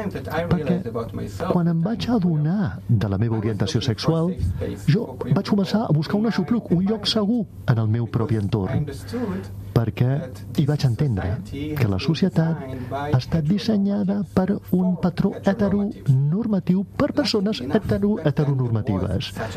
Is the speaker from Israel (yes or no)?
yes; Haifa, Haifa District, Israel; Catalan is a second language; now in Germany; jo vaig créixer a Haifa, vaig néixer, vaig créixer a Haifa, jo adoro, m'estimo Haifa, però aquest indret va esdevenir massa perillós per mi, perquè no només sóc jueu, sinó que sóc queer, sóc homosexual